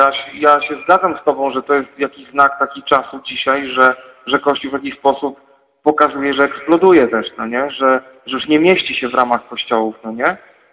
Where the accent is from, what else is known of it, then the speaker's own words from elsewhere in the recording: Subcarpathian Voivodeship, Poland; Ja pochodzę akurat z Podkarpacia